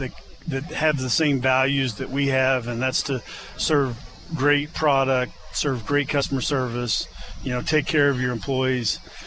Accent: Raytown, Missouri, United States; I was raised in Raytown, Missouri. Born at St. Luke's Hospital, just 5 miles away.

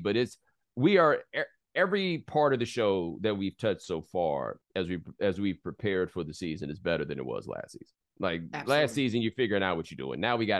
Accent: Texas, United States; Dominoes. I'm from Texas.

